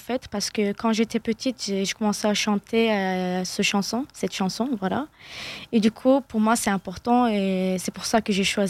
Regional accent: Istanbul, Turkey; French is a second language; moved away as an adult; now in Lille, France; Je viens de Turquie, à Istanbul. Je suis étudiante. J'ai fini mon lycée, j'ai fini en Istanbul. Et après, directement, je suis venue à Strasbourg.

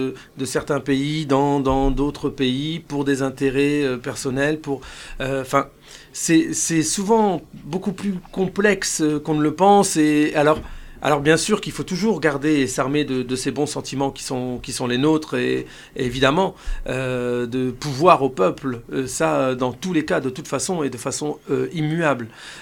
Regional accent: Roubaix, Hauts-de-France, France; je suis né entre voisins portugais et voisins italiens. Je me suis forgé, je me suis construit à Roubaix, dans cette ville où j'ai vécu, où je suis né, où j'ai vécu 35

